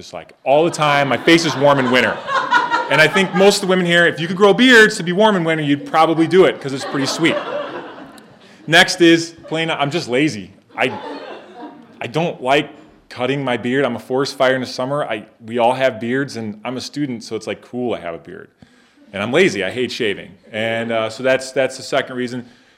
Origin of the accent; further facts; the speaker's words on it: Illinois, United States; But I grew up in Illinois, in suburban Chicago, and I started going to a church there, and the church is in Naperville, Illinois